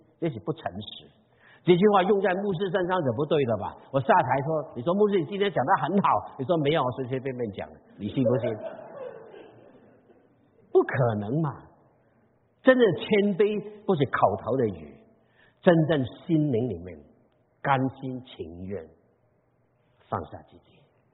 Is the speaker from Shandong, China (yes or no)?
no; Guangdong, China; 我是广东人的，但是我讲闽南话，我讲闽南话讲了几十年